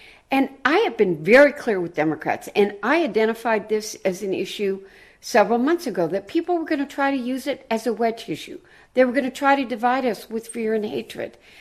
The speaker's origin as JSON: {"language": "English", "town": "Dearborn", "region": "Michigan", "country": "United States", "tie": "born or raised there", "said": "A steel plant that's here in my hometown of Dearborn, AK Steel, several weeks ago shut down another line."}